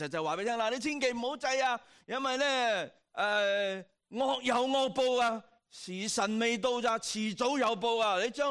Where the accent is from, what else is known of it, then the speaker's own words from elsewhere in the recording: Hong Kong; moved away; 这个是我们以前的世界，我们在香港成长读书的，手板又打过，手背又打过